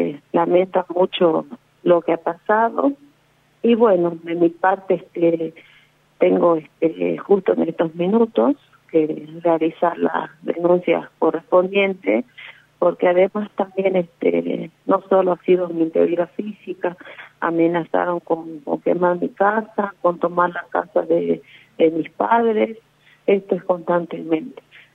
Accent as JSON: {"language": "Spanish", "town": "Humahuaca", "region": "Jujuy", "country": "Argentina", "said": "No es mi pueblo de Humahuaca."}